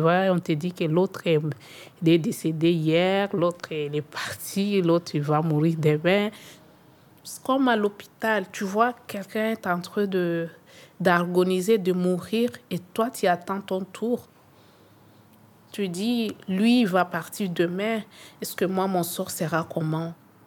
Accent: South Kivu, DR Congo; moved away as an adult; now in Belgium; j'ai 30 ans et je viens de la République démocratique du Congo, précisément au site Kivu. Je suis arrivée en Belgique en 2014

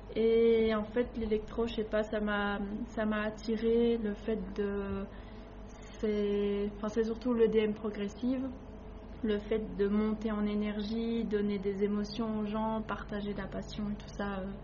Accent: Herbemont, Wallonia, Belgium; J'ai 21 ans et je viens de Herbemont.

